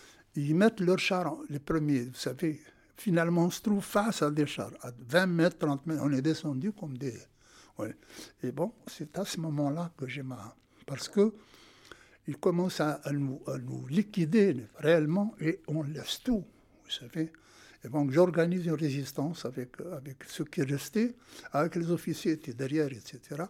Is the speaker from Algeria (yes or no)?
yes; Algeria; je me trouve dans une unité comme ça, hein, marocaine, alors que je suis algérien.